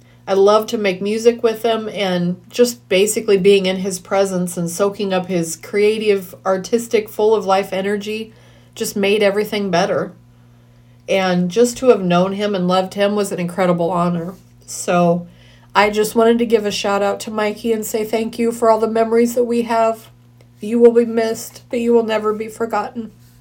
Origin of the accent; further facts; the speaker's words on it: Iowa, United States; I am from the Midwest, if I haven't ever said that before, a smallish town, my hometown actually, in the heart of Western Iowa.